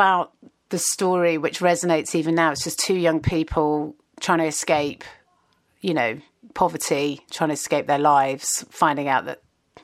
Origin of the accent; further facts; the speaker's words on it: Kingston, London, United Kingdom; I grew up in Kingston, just outside of London